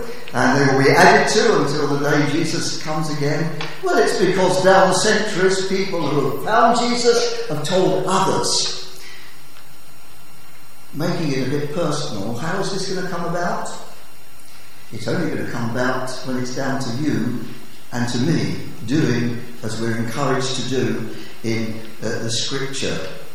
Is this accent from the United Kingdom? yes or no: yes; London, United Kingdom; We grew up in London